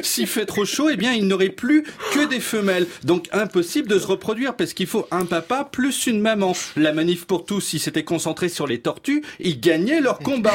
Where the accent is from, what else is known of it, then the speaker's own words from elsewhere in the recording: Brittany, France; chez moi, en Bretagne